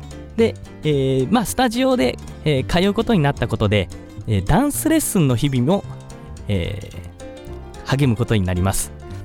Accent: Kawasaki, Kanagawa, Japan; 、現在29歳、男、独身。生まれも育ちも神奈川県川崎市。これは変わりませんね。もうずっとこの川崎市で住んで、育っています。

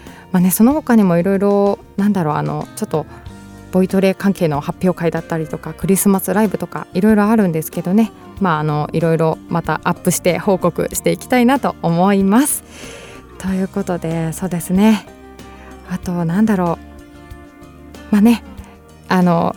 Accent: Shizuoka, Japan; 第2火曜日は地元静岡の、まあ、浜松にある

